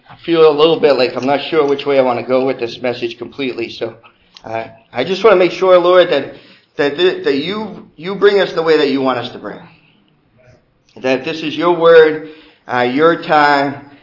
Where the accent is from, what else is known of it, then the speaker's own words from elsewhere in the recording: Northeast, United States; I come from the Northeast. It's cold.